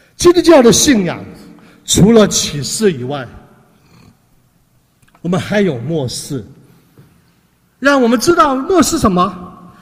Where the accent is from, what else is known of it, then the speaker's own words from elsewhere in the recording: China; 所以弟兄姐妹啊，我们的上帝的上，我们中国人的信的上信仰